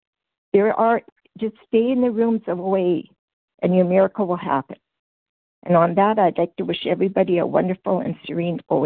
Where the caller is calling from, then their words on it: Canada; I'm calling from Canada. So … from Canada